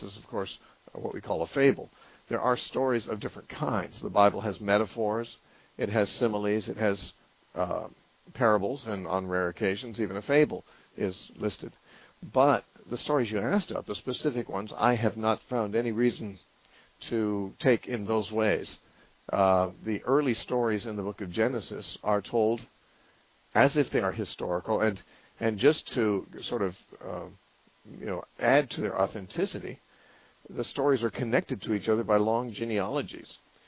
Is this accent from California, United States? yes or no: yes; Covina, California, United States; He went to the same Baptist church I went to growing up in Covina, and he's contacted me over the Internet.